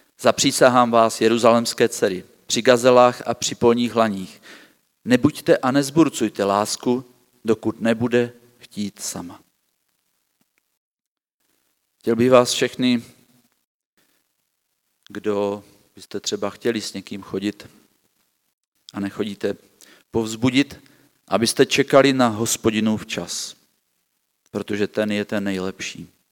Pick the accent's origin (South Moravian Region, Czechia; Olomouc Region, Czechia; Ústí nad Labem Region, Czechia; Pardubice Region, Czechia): Olomouc Region, Czechia; Uničov; Já jsem to zažil v Uničově, odkud pocházím a je to výborný.